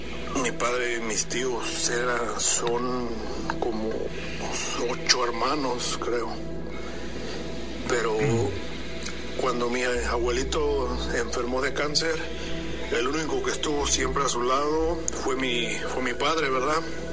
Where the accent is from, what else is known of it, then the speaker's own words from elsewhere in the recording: Michoacán, Mexico; now in Iowa, United States; Sí. Soy del estado de Michoacán, pero ahorita radico en Iowa.